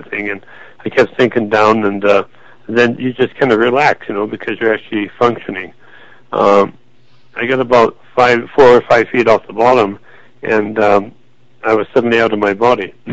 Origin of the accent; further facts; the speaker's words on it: British Columbia, Canada; now in United States; I'm in California, but I'm actually Canadian, and I'm from Vancouver Island, so we're family.